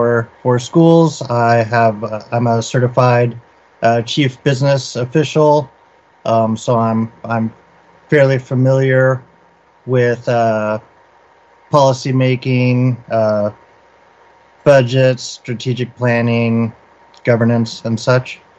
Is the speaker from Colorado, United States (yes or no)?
no; Pasadena, California, United States; born there; I was born in Pasadena, Southern California. After I graduated from La Cañada High School down in Pasadena area, I went to school in Santa Barbara.